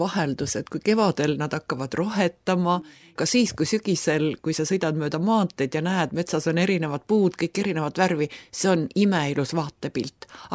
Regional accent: Kiviõli, Ida-Viru County, Estonia; mina olen kivilinnast pärit, sõna otseses mõttes kivilinnast, kiviõlist ja seal oli asfalt ümber maja

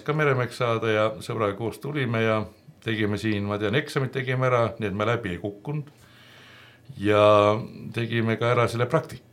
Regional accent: Paide, Järva County, Estonia; also born or lived in Põltsamaa; Aga kasvasin põhiliselt Paides, vahepeal küll mõnda aega Põltsamaal, aga üldiselt Paides ja lõpetsin, Paides käsin lasteaias ja siis käsin koolis ja lõpetsin 69 Paide keskkooli.

